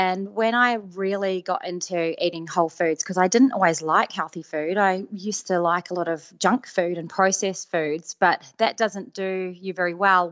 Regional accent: Whangarei, Northland, New Zealand; I grew up in Whangarei, and, you know, in the 80s

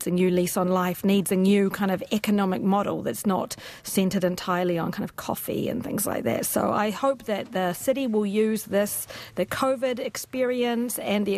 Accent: Hastings, Hawke's Bay, New Zealand; all these years I've been away, I've just said I was from Wellington because people know where Wellington is. I'm actually from Hastings.

